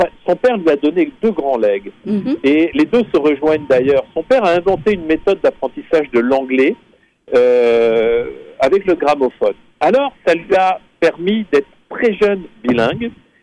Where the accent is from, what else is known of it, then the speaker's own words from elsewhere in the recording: France; now in Quebec, Canada; parce que je suis originaire de France